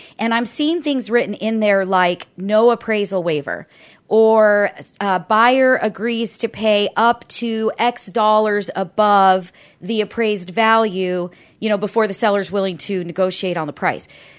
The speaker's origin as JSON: {"language": "English", "region": "Midwest", "country": "United States", "lives_now": "California, United States", "said": "I guess I'm from the Midwest originally, but I'm definitely a Cali girl, and I'm not leaving anytime soon."}